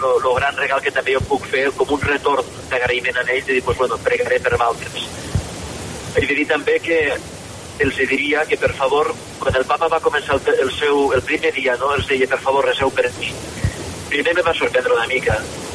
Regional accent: Tortosa, Catalonia, Spain; No em vaig deixar de petit a Tortosa, estàvem amb tu, Tomàs, no?

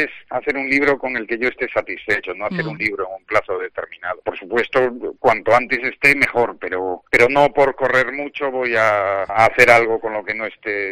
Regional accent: Galicia, Spain; now in Madrid, Spain; esta Galicia tan mágica y tan nuestra. Y bueno, yo vivo en Madrid desde hace años, pero pensar en mi tierra pues me lleva a pensar indefectiblemente en el mar, en el viaje, en la emigración

